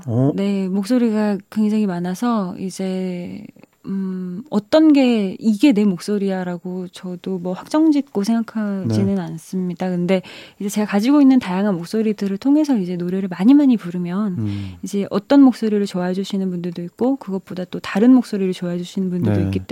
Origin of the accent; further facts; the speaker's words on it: Busan, South Korea; 제가 부산 출신이에요. 그러니까 저희 고향이 부산이고 저는 20살까지 부산에서 자랐어요. 그래서 이제 흥분하면 사투리도 많이